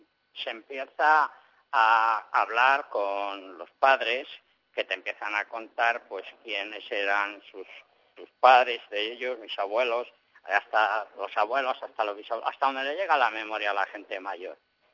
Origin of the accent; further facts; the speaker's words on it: San Cebrián de Castro, Castile and León, Spain; En realidad, yo soy de San Cebrián de Castro. Fontanillas y San Cebrián es el mismo ayuntamiento.